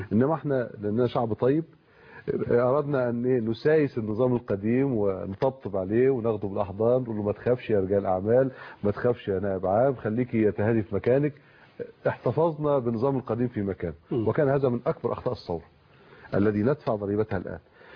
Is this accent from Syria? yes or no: no; Egypt